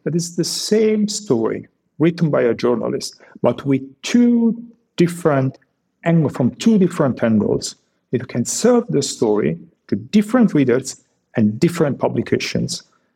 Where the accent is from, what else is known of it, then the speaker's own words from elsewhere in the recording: Italy; born there; English is a second language; I was born in Italy.